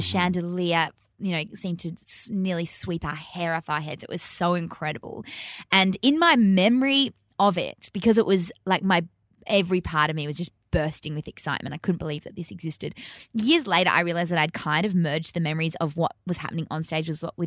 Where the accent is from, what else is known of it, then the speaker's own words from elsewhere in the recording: Perth, Western Australia, Australia; You didn't when we were growing up in Perth.